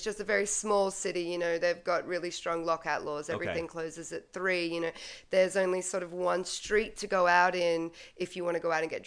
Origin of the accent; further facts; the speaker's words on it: Brisbane, Queensland, Australia; now in Melbourne, Australia; I'm from Brisbane, Queensland, but I live in Melbourne now because it's better because Brisbane is hot and boring